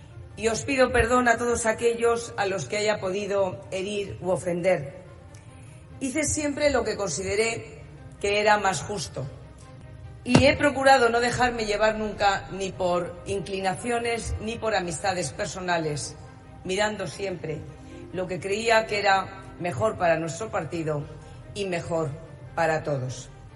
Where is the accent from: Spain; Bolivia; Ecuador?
Spain; soy española